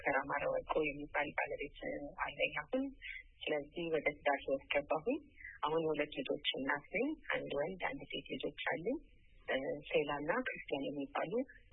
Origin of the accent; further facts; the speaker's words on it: Addis Ababa, Ethiopia; በዚሁ በአዲስ አበባ ኢትዮጵያ ውስጥ ተወልጄ በአዲስ አበባ ውስጥ ያደግኩት የተወለድኩት እንግዲህ በዚሁ አሁን በምሰራበት በቅዱስ ጳውሎስ ሆስፒታል ውስጥ ነበረ።